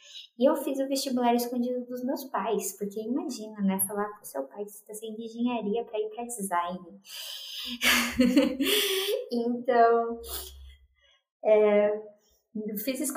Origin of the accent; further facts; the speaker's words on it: Curitiba, Paraná, Brazil; eu sou de Curitiba